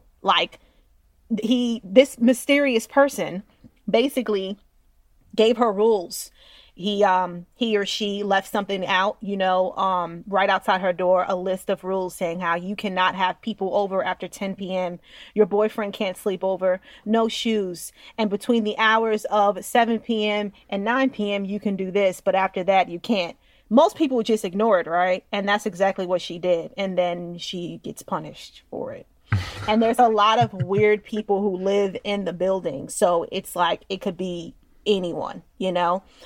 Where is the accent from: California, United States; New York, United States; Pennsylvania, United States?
New York, United States; Westchester; I'm from Westchester, guys, and Westchester's fancy.